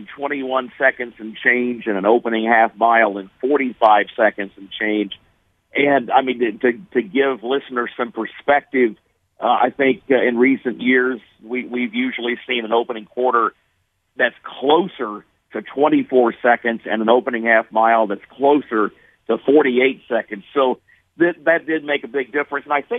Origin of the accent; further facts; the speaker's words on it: Illinois, United States; my hometown is in central Illinois. It's a town of 2,400 people. It's a rural agricultural community.